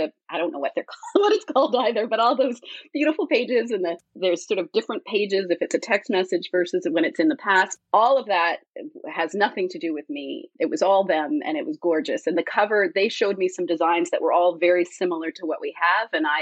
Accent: Canada; I'm Canadian

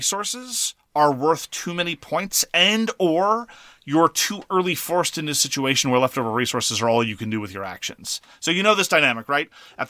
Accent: Canada; I'm a Canadian. I'm sympathetic to first past the post systems.

